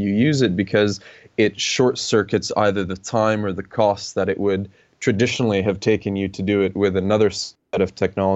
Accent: Canada; also born or lived in Montreal / Toronto; So I grew up in Canada, but I've lived all over the world, the Middle East, a few other places. But I lived for several years in Toronto.

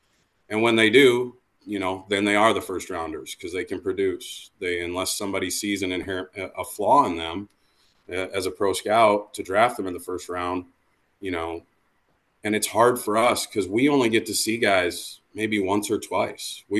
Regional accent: Iowa, United States; I mean, I grew up in a small town in Iowa.

